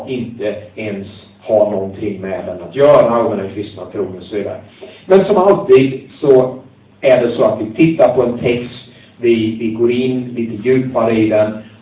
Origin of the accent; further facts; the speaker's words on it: Småland, Sweden; Men tänk på också att jag är från Småland.